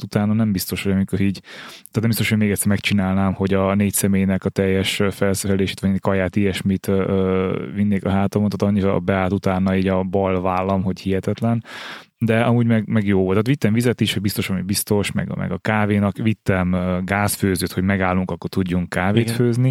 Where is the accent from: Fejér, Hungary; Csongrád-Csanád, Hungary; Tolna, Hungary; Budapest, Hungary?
Budapest, Hungary; És hát ezt törzsgyökeres pestiként nehéz megcsinálni